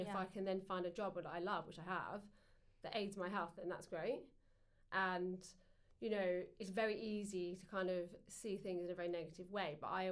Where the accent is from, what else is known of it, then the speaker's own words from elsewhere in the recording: England, United Kingdom; So obviously we fed them because we're English, you know, that's what you do.